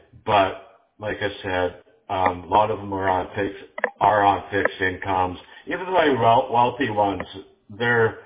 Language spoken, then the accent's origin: English; Canada; now in United States; because I'm a Canadian. I'm still a Canadian